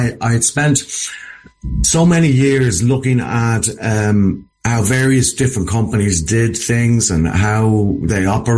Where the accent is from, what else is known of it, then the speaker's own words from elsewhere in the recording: Dublin, Leinster, Ireland; now in Gorey, Ireland; I live in the southeast, so I am in County Wexford, just outside a little town called Gorey. I'm originally from Dublin